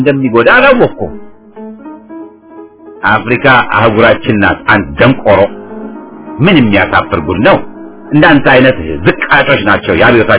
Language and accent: Amharic; Amhara, Ethiopia; እኔ ከወሎ የመጣሁት አሁን የተጠቀሰው ድርቅ ከመምጣቱ ረጅም ጊዜ በፊት ነው